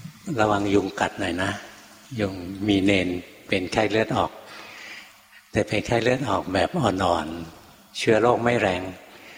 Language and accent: Thai; Bangkok, Thailand; หลวงพ่อเนี่ยเป็นคนกรุงเทพเกิดในกรุงเทพเรียนหนังสือที่กรุงเทพทำงานอยู่ในกรุงเทพงั้นอยู่ในกรุงเทพตลอดเลยนะ